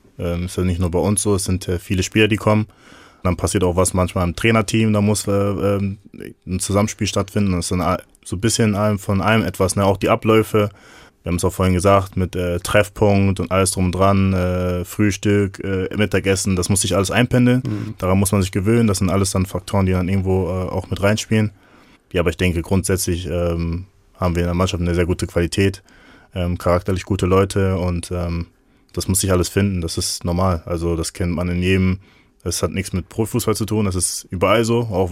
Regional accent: Dortmund, North Rhine-Westphalia, Germany; born there; Wie gesagt, ich bin in Dortmund geboren.

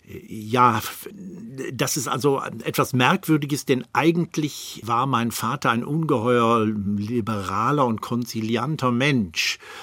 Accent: Recklinghausen, North Rhine-Westphalia, Germany; Ja, ich bin in Recklinghausen

